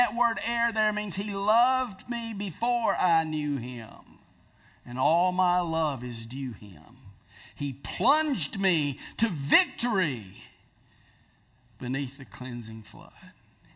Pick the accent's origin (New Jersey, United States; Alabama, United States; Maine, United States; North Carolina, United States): Alabama, United States; Piedmont; in the little church that I grew up in Piedmont, Alabama, we sang convention songs.